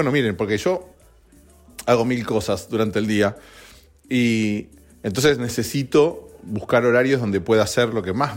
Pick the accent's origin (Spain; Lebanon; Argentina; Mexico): Argentina; en Argentina, en mi país